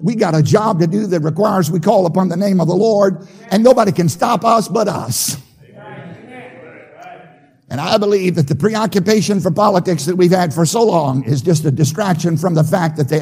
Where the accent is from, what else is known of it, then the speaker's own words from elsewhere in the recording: Virginia, United States; I grew up in Southside, Virginia, on a tobacco farm. My father was nearly 50 when I was conceived.